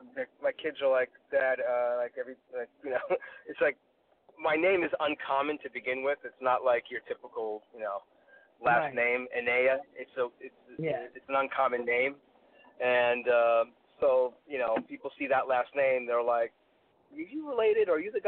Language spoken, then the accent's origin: English; White Plains, New York, United States; But yeah, I'm from White Plains